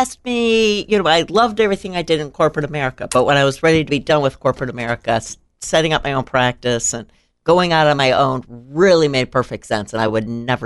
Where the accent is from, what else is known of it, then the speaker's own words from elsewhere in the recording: Peoria, Illinois, United States; also born or lived in Chicago; Born and raised in Peoria. And so I spent the winter of 07 doing taxes with my mom, spending a week here, going back up to Chicago to be with my husband.